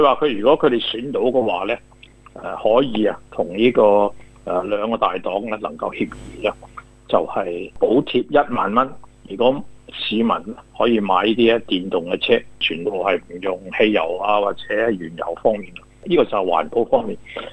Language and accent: Cantonese; Guangzhou, Guangdong, China; now in Canberra, Australia; 呢就好似我哋廣州人打麻將